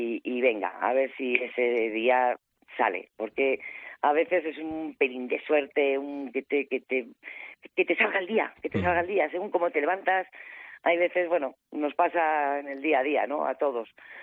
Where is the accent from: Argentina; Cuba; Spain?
Spain; Cercedilla, Community of Madrid; Yo cuando los vi allí con un montón de gente de mi pueblo, de Cercedilla, por un lado decía, Dios mío